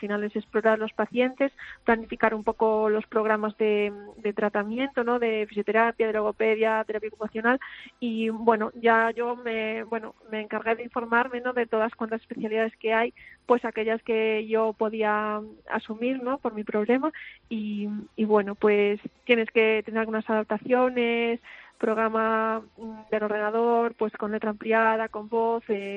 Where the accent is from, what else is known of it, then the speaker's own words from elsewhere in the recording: Vigo, Galicia, Spain; now in Santiago de Compostela, Spain; Sí, a ver, yo soy de Vigo, pero bueno, soy una excepción.